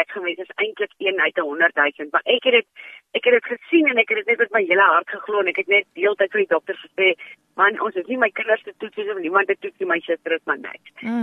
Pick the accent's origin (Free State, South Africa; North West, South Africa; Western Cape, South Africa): Western Cape, South Africa; Malmesbury; now in Somerset West, South Africa; soos jy kan hoor, ek is oorspronklik van Mamesbreek, ek bly tans in Somerset West